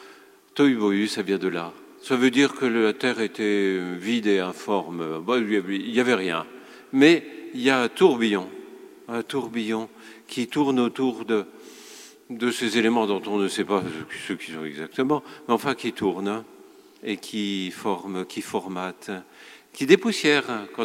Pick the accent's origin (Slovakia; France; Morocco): France; Grand Est; born there; Moi, je suis né en Moselle.